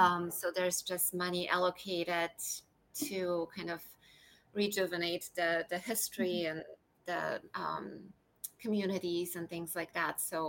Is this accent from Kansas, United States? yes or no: yes; Topeka, Kansas, United States; born there; now in Wichita, United States; I was born in Topeka, Kansas, and moved to Wichita, Kansas for college 5 years ago.